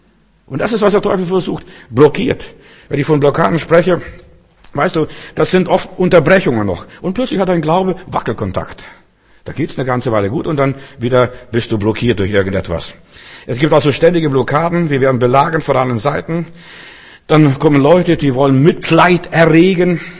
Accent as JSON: {"language": "German", "town": "Klaipėda", "region": "Klaipėda County", "country": "Lithuania", "tie": "born or raised there", "lives_now": "Germany", "said": "wo ich da groß geworden bin in Memel, also in Ostpreußen, also Litauen"}